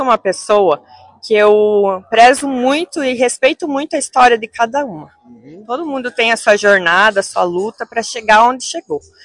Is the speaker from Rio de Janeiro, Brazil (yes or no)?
no; Dois Vizinhos, Paraná, Brazil; now in Cascavel, Brazil; Miss Dois Vizinhos, que era a cidade dos meus pais e aonde eu cresci. Mas hoje eu sou cascavelense, eu amo Cascavel